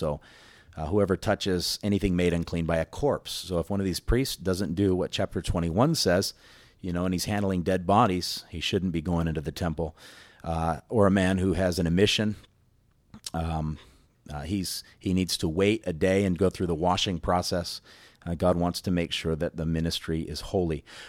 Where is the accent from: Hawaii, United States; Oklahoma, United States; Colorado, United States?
Hawaii, United States; When I was a kid, I grew up on the North Shore, and we'd see these mongoose killed on the street